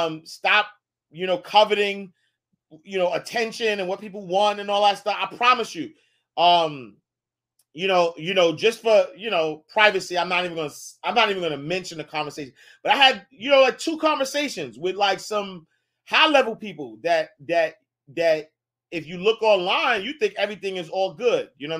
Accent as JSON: {"language": "English", "town": "Harlem", "region": "New York", "country": "United States", "tie": "born or raised there", "said": "When I grew up in Harlem, like I was outside."}